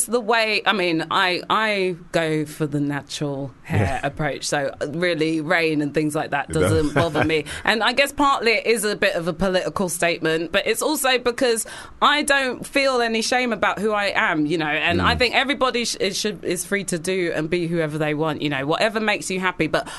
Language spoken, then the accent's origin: English; London, United Kingdom; now in Harrogate, United Kingdom; I'm born and raised in London. I've seen the transitions that Harrogate has gone through.